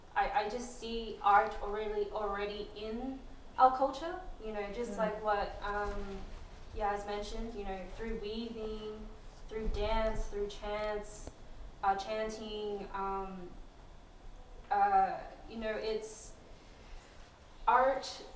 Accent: Griffith, New South Wales, Australia; growing up in Australia, I've met so many, you know, young people in the Samoan community where I grew up in Griffith, New South Wales

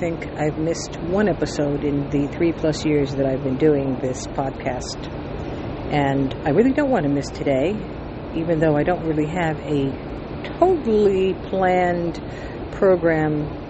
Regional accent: New York City, New York, United States; now in Los Angeles, United States; I've been in Los Angeles for over 40 years, and I know I'm a New Yorker

